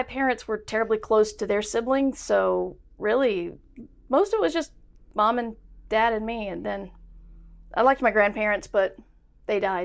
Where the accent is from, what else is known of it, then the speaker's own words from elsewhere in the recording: North Carolina, United States; I'm from the North Carolina mountains, so there was nothing else to do.